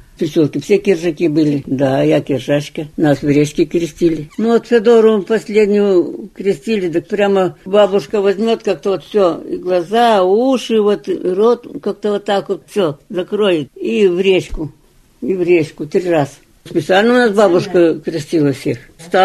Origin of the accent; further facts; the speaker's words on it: Altai Krai, Russia; я жила в приселке Абинского сельсовета, там, за Сюрюшом. Приселок был как на тарелочке, небольшой, а дрожный был.